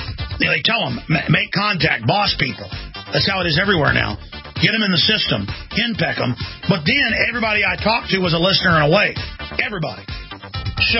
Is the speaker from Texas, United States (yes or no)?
yes; Austin, Texas, United States; Well, I'm from Austin, Texas.